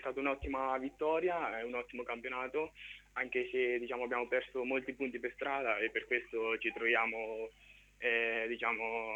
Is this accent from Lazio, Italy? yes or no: no; Corridonia, Marche, Italy; sono un ragazzo di 17 anni di Corridonia e quando ero piccolo ho iniziato le giovanili con la squadra del mio paese